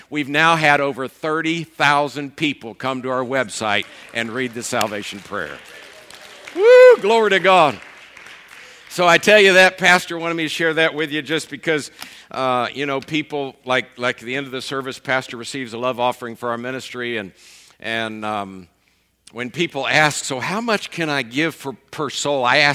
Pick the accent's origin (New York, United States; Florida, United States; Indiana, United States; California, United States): Florida, United States; Tampa; I was born and raised in Tampa, Florida. Lived there for 27 years. I was a beach bum.